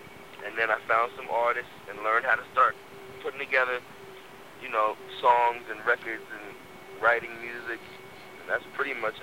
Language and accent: English; Beverly Hills, California, United States; I grew up in Beverly Hills, and I guess I had more than a lot of kids growing up